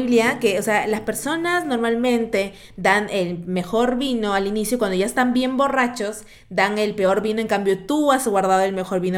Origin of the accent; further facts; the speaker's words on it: Peru; en esta parte del mundo, nosotros somos de Perú, en la parte de Latinoamérica quizás